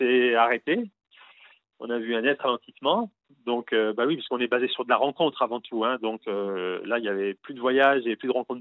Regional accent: France; alors que je suis français.

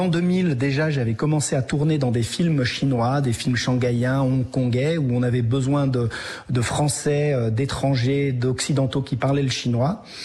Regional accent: France; je suis français. J'ai pas du tout d'origine chinoise, mes deux parents sont français, ma maman est de Savoie et mon papa de Normandie.

